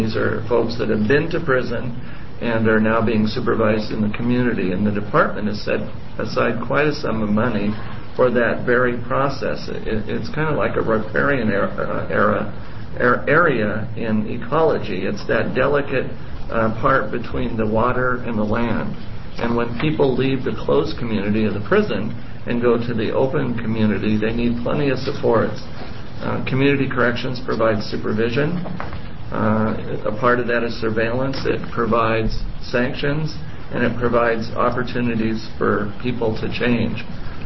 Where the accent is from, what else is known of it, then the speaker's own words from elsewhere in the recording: Oregon, United States; I'm from Yamhill County.